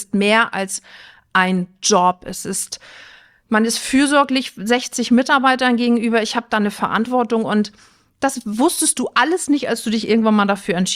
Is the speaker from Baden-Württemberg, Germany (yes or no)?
no; Rostock, Mecklenburg-Vorpommern, Germany; Ich bin ein Küstenkind, ich komme aus Rostock, original.